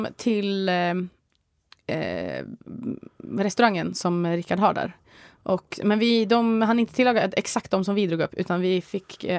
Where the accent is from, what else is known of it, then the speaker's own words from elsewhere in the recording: Bergslagen, Sweden; Jag kommer ju liksom från inlandet, jag kommer liksom från Bergslagen. Det var ju i princip ingen som hade en segelbåt där.